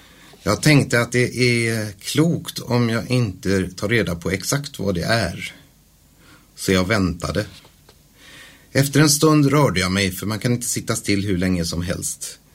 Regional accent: Daxås, Halland County, Sweden; also born or lived in Hisingen; Som ni hör så kommer jag inte från Falköping. Jag föddes på Hisingen. Men växte upp i Daxås i Varbergs kommun. Jag hade en bokskog och en damm som lekplats.

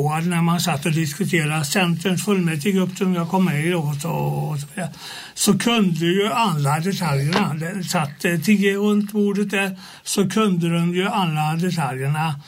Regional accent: Dala, Sweden; Sen jag började skolan 1948, då var det hemma i Dala kommun.

